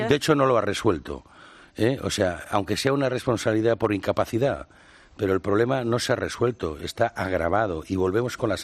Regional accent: Spain; yo soy español, me siento muy español

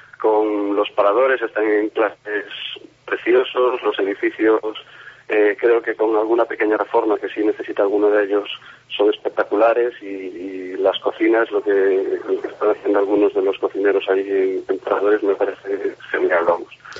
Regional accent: Galicia, Spain; yo soy de Ría de Arousa, todos sabemos que es una zona turística

